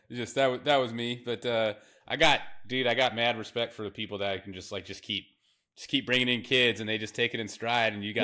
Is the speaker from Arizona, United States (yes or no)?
yes; Arizona, United States; now in Las Vegas, United States; I'm in Las Vegas. I grew up in Arizona.